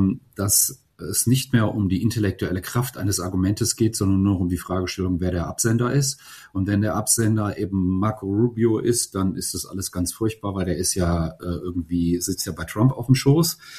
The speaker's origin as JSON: {"language": "German", "country": "Germany", "said": "wir Deutschen, warum sind wir Deutsche so viel mehr krank als die Schweizer?"}